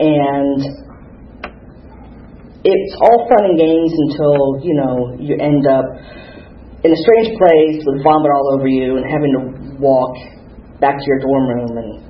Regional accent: Miami, Florida, United States; It was a lot of fun growing up in Miami at that time.

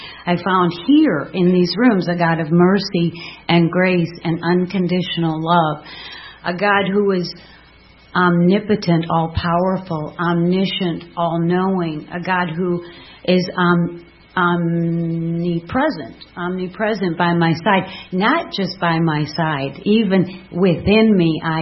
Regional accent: Madison, Wisconsin, United States; Later, I grew up in Madison, Wisconsin as a Cheddarhead.

